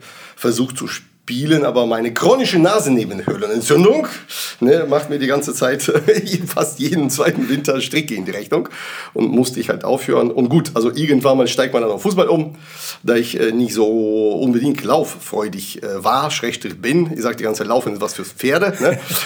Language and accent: German; Omsk, Omsk Oblast, Russia; German is a second language; now in Germany; Also nach Deutschland bin ich im Januar 1995 gekommen mit meiner Familie. Ja, was dahinter steckt, wir sind halt die typischen Russland-Deutsche